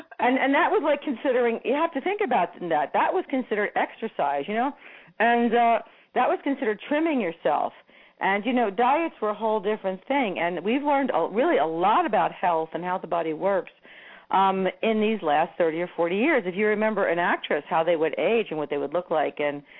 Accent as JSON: {"language": "English", "region": "New Jersey", "country": "United States", "said": "I got into medical school but not veterinary school because I was from New Jersey"}